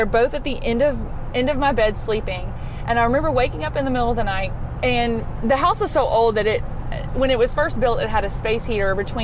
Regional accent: Louisiana, United States; Marcy, like you, I'm from Louisiana.

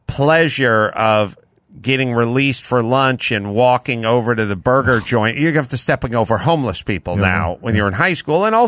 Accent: North Hollywood, California, United States; Now, I grew up in North Hollywood and I'm off of Laurel Canyon

